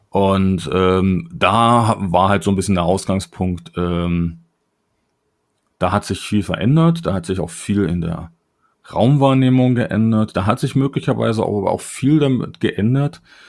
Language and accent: German; Germany; born there; now in Frankfurt, Germany; Ich bin ja bekanntermaßen kein gebürtiger Frankfurter. Mhm. Dann sage ich eigentlich immer, ich bin im Harz geboren.